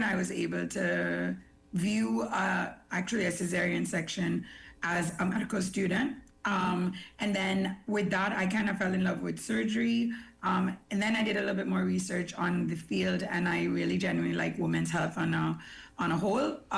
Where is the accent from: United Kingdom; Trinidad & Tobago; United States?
Trinidad & Tobago; We in Trinidad tend to follow the UK recommendations. I'm American trained, so I follow those as well.